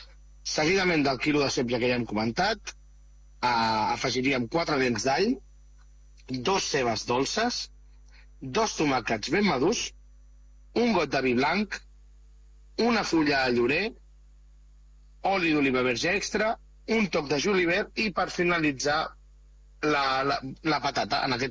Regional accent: Vilanova i la Geltrú, Catalonia, Spain; com ja sabeu, jo sóc de Vilanova i la Geltrú

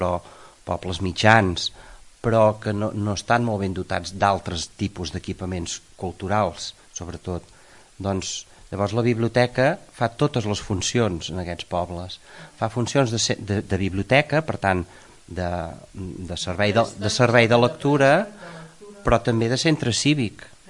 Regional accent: Puig-reig, Catalonia, Spain; jo vaig treballar 10 anys a Porreig, que és on visc, que és el meu poble

